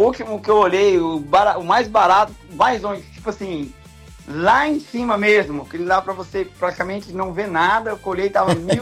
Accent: Santa Luzia, Rondônia, Brazil; moved away; eu sou de Santa Luzia, né? Rondônia. Então, tipo assim, sair de onde a gente saiu e o começo não é fácil, não, irmão.

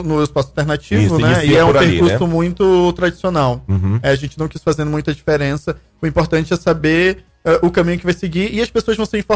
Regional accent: Manaus, Amazonas, Brazil; Eu vim de Manaus.

